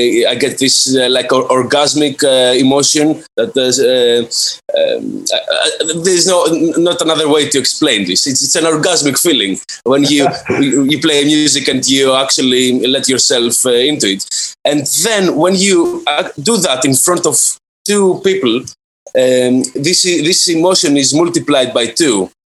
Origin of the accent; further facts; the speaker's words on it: Athens, Attica, Greece; also born or lived in London; I'm from Athens, and this is where I live from. I live in the last 6 years now. I used to live in London for a while.